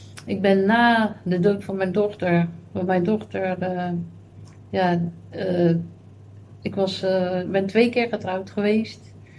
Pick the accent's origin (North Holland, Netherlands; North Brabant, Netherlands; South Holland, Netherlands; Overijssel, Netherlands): South Holland, Netherlands; Rotterdam; born there; ik ben gewoon in Rotterdam geboren.